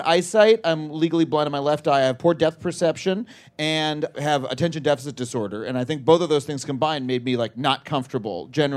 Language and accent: English; Wading River, New York, United States; I grew up in Wading River.